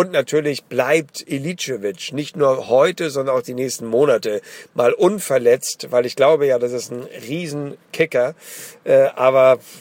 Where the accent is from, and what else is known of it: Hamburg, Germany